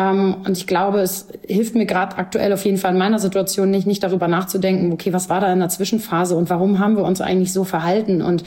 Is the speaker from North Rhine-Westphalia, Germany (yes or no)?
no; Hamburg, Germany; born there; ich bin hier in Hamburg geboren